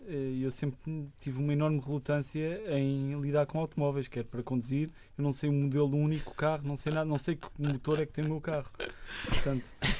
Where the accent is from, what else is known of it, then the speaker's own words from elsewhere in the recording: Lisbon, Portugal; born there; Minha mãe fundou a Texto Editora no ano em que eu nasci em Benfica.